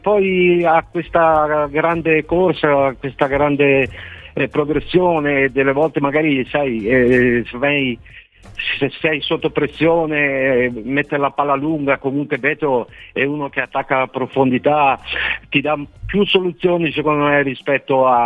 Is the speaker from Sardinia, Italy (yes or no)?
no; Veneto, Italy; born there; now in Florence, Italy; mi piace ricordare che sono nato in provincia di Venezia, ma ormai io sono qui da 35 anni, io sono ormai fiorentino adottato